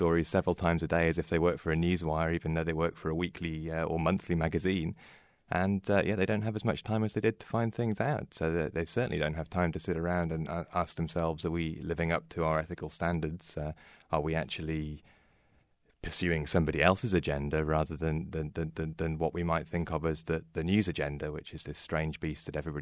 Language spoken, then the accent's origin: English; Netherlands; But I lived abroad when I was young. I grew up partly in Holland.